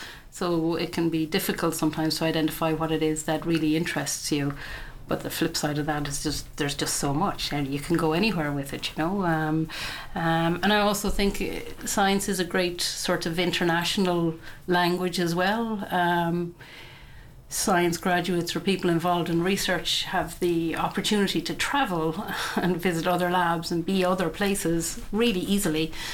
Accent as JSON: {"language": "English", "region": "Munster", "country": "Ireland", "lives_now": "Cork, Ireland", "said": "So I'm a Cork graduate. I'm originally from Tipperary. We live just outside Cork"}